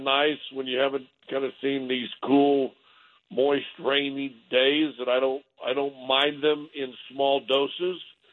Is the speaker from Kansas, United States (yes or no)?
yes; Kansas, United States; Yeah, listen, I grew up in Kansas, went to school in Arkansas.